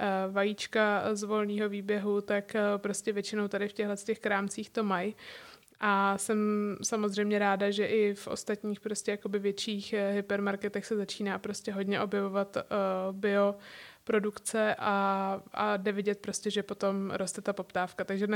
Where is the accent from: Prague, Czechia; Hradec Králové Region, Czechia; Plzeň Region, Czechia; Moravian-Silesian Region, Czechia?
Prague, Czechia; že jsem teda z Prahy a tím pádem se tady dá všechno objednat online